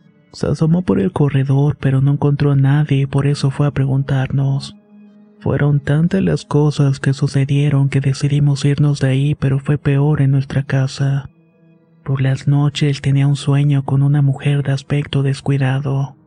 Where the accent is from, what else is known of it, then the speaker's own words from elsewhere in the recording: Uyuni, Potosí, Bolivia; Soy de Uyuni, Bolivia